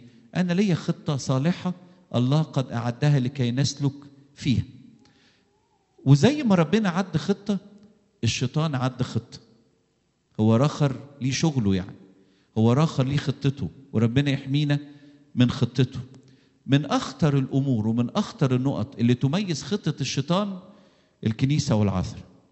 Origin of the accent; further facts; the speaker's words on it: Egypt; moved away; ولما حتى إحنا اتنقلنا من مصر وجينا هنا بحسب إيماننا وبحسب تعليم الكتاب، إحنا ما جيناش هنا صدفة، أو ما بقناش مسيحيين في مصر صدفة، أو ما انتميناش للكنيسة القبطية صدفة